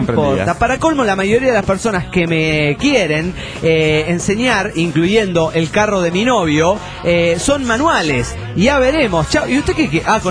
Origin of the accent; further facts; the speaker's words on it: Hermosillo, Sonora, Mexico; de Hermosillo, Sonora, México.